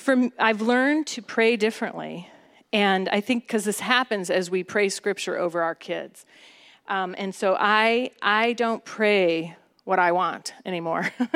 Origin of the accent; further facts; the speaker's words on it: Cleveland, Ohio, United States; I mean, it's not that I grew up in Cleveland, Ohio, so it was very different than snow day